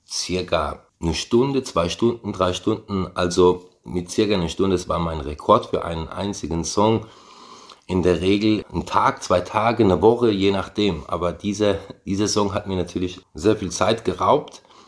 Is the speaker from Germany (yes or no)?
no; Italy; wo ich in meinem Heimatland Italien die Ereignisse sah mit Bergamo in der Lombardei.